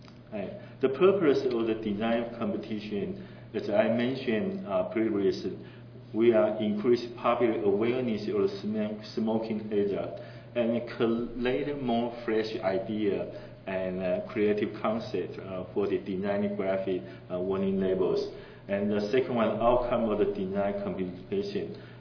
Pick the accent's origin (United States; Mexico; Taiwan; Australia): Taiwan; and I'm from Taiwan.